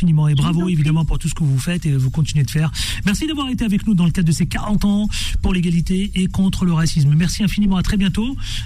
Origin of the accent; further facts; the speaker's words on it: France; chez nous en France, dans l'Hexagone